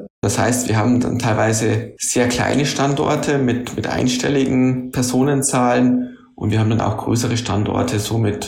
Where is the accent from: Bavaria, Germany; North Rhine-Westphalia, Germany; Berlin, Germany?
Bavaria, Germany; now in Hannover, Germany; Wir haben uns dann beide in Hannover eine neue Heimat aufgebaut. Gleichzeitig wird Bayern immer irgendwo meine Heimat bleiben.